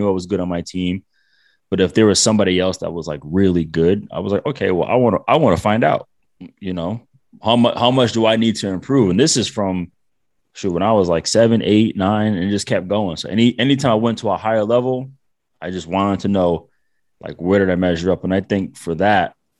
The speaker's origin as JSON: {"language": "English", "region": "Rhode Island", "country": "United States", "said": "I'm from Rhode Island and nobody gonna come see me here."}